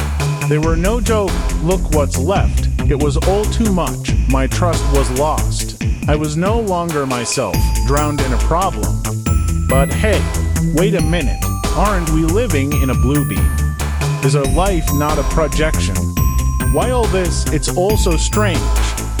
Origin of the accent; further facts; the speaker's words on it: Limburg, Netherlands; Born and raised in the Netherlands Limburg, born healthy but with a problem